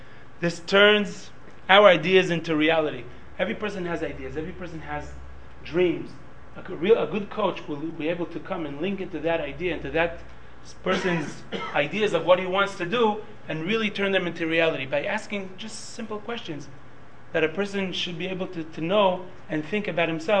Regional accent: Israel; English is a second language; sorry about my English, I was born and raised here in Israel, so.

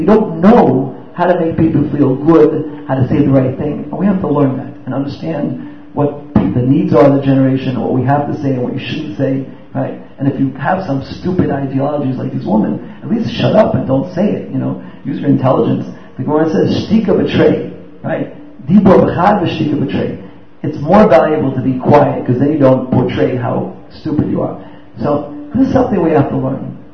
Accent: New York, United States; Because I'm from New York, I also have chutzpah.

